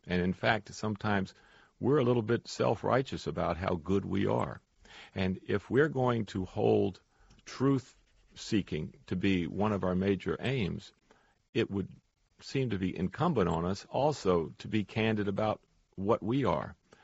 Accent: United States; your note that I grew up in the United States is quite significant

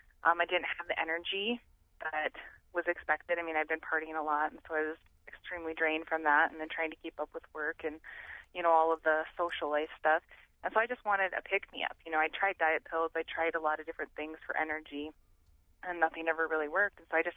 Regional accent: Montana, United States; And so we were raised in Montana

